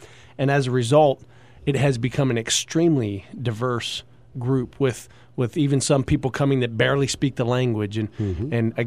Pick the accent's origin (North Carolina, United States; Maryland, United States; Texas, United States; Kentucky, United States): Maryland, United States; It's interesting, the church that I grew up in Montgomery County, just in the last 5 years has gone through a dramatic shift